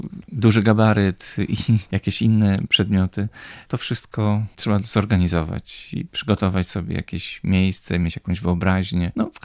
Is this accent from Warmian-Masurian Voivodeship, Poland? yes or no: no; Gniew, Pomeranian Voivodeship, Poland; bo ja osobiście pochodzę z Gniewa, z kościoła świętego Mikołaja.